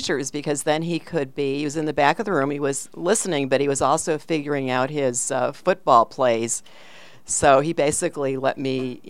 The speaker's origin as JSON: {"language": "English", "town": "Green Bay", "region": "Wisconsin", "country": "United States", "tie": "born or raised there", "said": "I grew up in Green Bay, and I came here to the university as an undergraduate. I was here 1964 to 1968"}